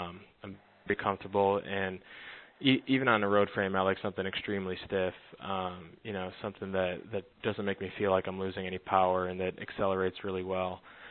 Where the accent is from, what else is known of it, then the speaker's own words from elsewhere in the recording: Midwest, United States; probably from growing up in the Midwest and not getting a chance to do any major climbing.